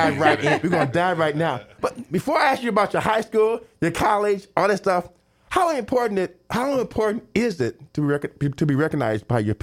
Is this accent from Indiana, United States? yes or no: yes; Terre Haute, Indiana, United States; Hey, that's my hometown, Terre Haute.